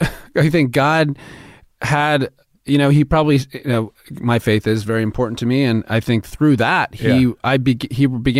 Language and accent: English; New York, United States; now in Los Angeles, United States; I came from New York, and I'd never been on a studio lot.